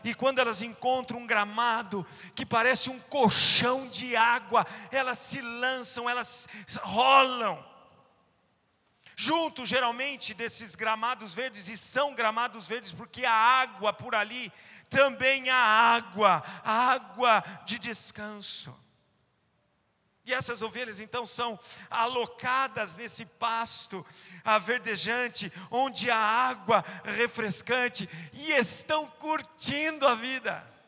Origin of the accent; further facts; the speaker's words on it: Brazil; Nós somos privilegiados como brasileiros.